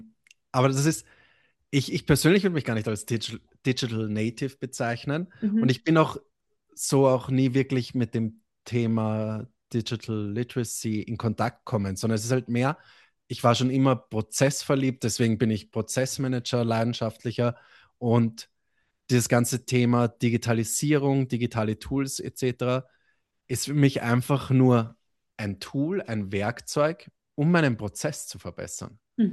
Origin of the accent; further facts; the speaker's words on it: Vienna, Austria; ich bin nicht nur Österreicher, ich bin Wiener, was viel wichtiger ist für uns Wiener.